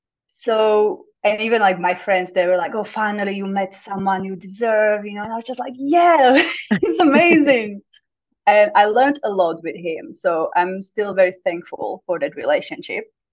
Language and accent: English; Slovakia; also born or lived in London; now in Prague, Czechia; I'm from Slovakia. I lived all around the world, currently in Prague, but I was in London for 5 years. I'm still planning to come back.